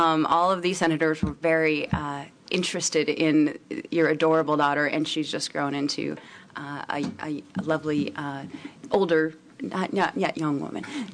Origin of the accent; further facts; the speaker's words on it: Minnesota, United States; and it's my home state of Minnesota where he was crowned with one of his NCAA titles.